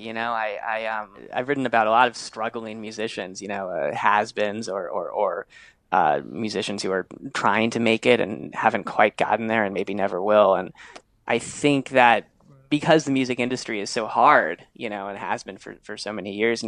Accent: New York City, New York, United States; I love music, you know, and I grew up around music. I grew up in New York City.

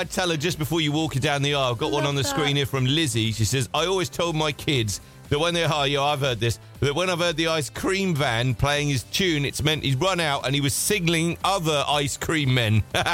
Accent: Wales, United Kingdom; I'm from Wales.

